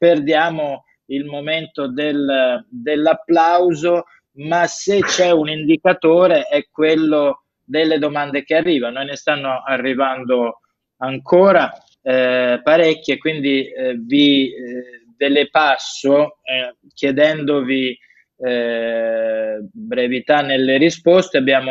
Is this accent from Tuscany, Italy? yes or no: no; Veneto, Italy; io sono veneto